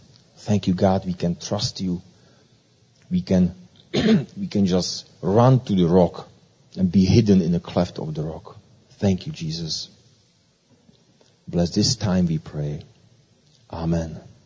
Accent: Czechia; now in Belgrade, Serbia; I am originally from Czech Republic, now living in Serbia, Belgrade, with my beautiful wife and two children.

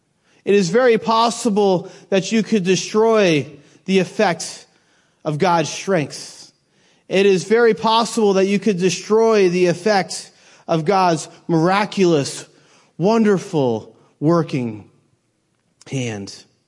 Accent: Maine, United States; You know, I'm from New England. I'm from Maine. We don't talk in Maine.

